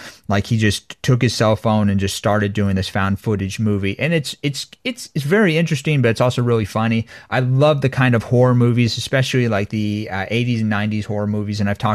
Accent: Lake Tahoe, California, United States; You know, I grew up in Lake Tahoe, and I grew up on the California side

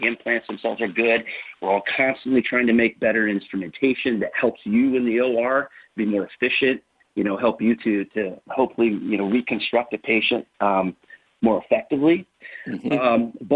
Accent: Indiana, United States; I always knew about the orthopedic business because I grew up in Northern Indiana, and here in Warsaw, Indiana, it's the orthopedic capital of the world.

